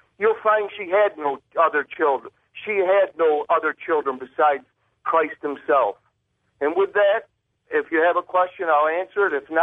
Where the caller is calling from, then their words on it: Rome, New York, United States; I'm calling from Rome, New York.